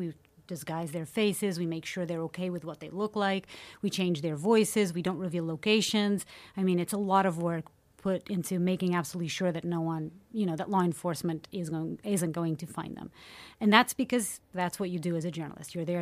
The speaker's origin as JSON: {"language": "English", "country": "Portugal", "tie": "born or raised there", "said": "Like that's all we had growing up in Portugal."}